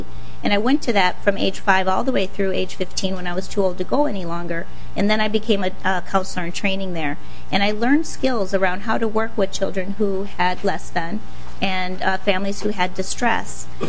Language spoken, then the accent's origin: English; Minneapolis, Minnesota, United States; I'm born and raised in Minneapolis. I grew up in the southeast side of Minneapolis and was a Head Start baby.